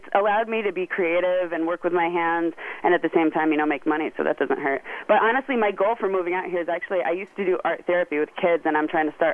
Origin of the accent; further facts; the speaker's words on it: Connecticut, United States; also born or lived in New York; I was born in Connecticut, and I lived there until I graduated high school, and then moved to New York for about 9 years.